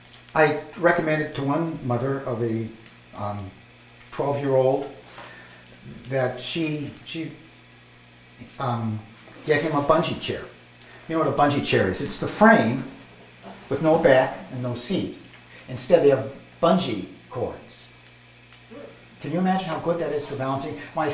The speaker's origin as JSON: {"language": "English", "town": "Oakland", "region": "California", "country": "United States", "said": "because I'm from California, you can swim all year round."}